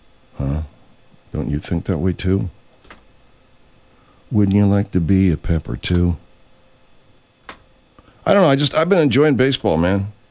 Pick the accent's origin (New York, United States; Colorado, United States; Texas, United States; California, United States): California, United States; Pasadena; born there; I was born in Pasadena too.